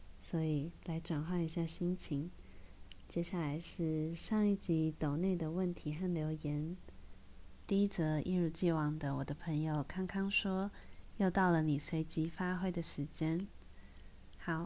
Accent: Taiwan; born there; 我也觉得能够出生在台湾是很幸福的事情

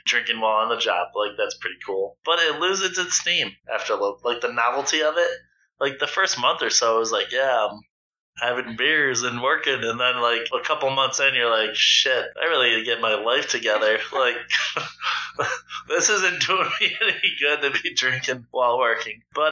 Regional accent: Buffalo, New York, United States; I'm from Buffalo, so it's 4 a.m., folks.

